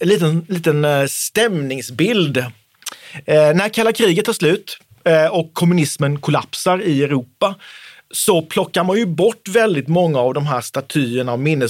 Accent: Oskarshamn, Kalmar County, Sweden; ett stenbrott söder om Oskarshamn, där jag kommer ifrån

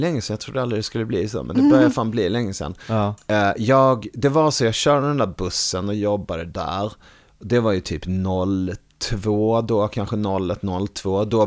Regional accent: Värmland, Sweden; om han kan åka hit och göra gig som bor i grannbyn hemma i Värmland

